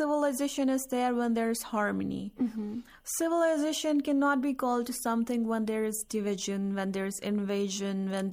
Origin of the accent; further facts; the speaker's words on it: India; But since I come from India